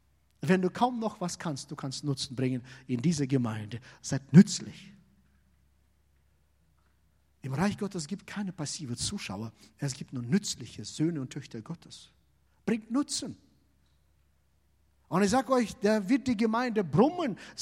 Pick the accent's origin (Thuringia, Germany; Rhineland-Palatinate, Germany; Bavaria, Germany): Rhineland-Palatinate, Germany; So, oh nein, doch, das ist meine Heimat. Pfalz, du musst dahin.